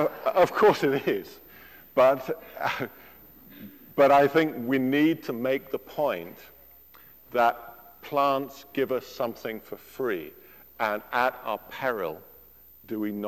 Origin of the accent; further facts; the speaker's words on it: United Kingdom; Now, I come from Britain, and in Britain there are a lot of yew hedges.